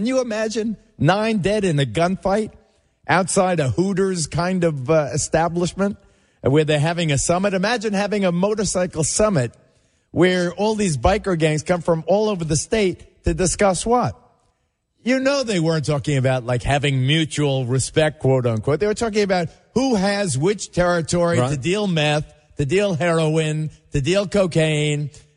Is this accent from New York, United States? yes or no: yes; West Babylon, New York, United States; also born or lived in Williamsburg; which is an expression I used as a kid growing up in Williamsburg and West Babylon.